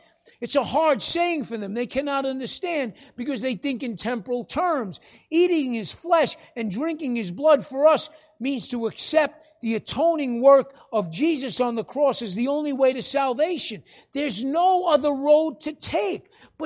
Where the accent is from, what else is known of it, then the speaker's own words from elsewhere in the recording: New York, United States; I know. Don't charge me. I'm from New York.